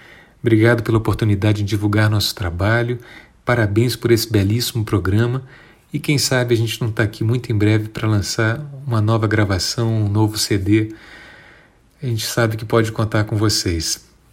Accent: Rio de Janeiro, Brazil; moved away as an adult; eu vim do Rio de Janeiro para cá em 1990

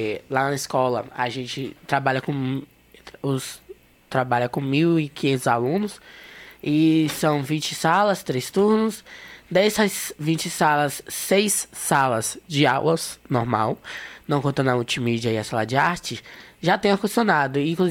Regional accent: Salvador, Bahia, Brazil; Eu sou de Salvador, né?

